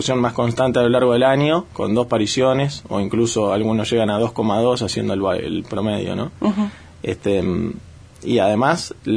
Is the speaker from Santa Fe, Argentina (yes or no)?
no; Ushuaia, Tierra del Fuego, Argentina; now in Río Grande, Argentina; Pues bueno, yo soy de Ushuaia y volví a la isla ahora hace menos de un año y ya acá Río Grande.